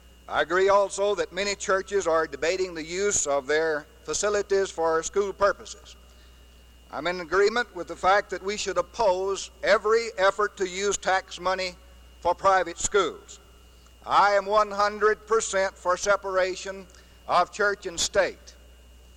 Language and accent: English; Louisiana, United States; Mr. Chairman, I'm from Louisiana.